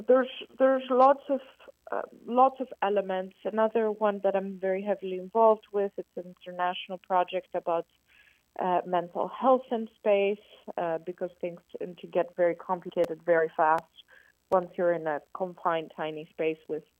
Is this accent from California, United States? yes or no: no; New York, United States; born there; also born or lived in Canada / Switzerland / France / Belgium; There was a little bit of Greece, obviously. I was born in New York, but there was Canada, there was Switzerland, France, Belgium, a little bit all over, really.